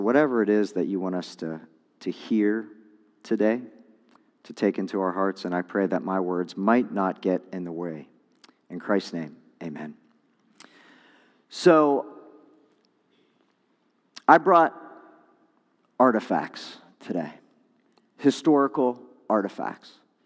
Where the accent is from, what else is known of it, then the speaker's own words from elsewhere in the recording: Tampa, Florida, United States; I'm from Tampa